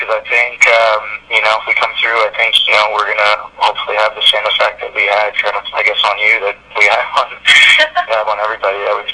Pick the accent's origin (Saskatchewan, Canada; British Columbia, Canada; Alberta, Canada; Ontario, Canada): British Columbia, Canada; Vancouver; Yeah, I'm a Canuck. I'm from Vancouver.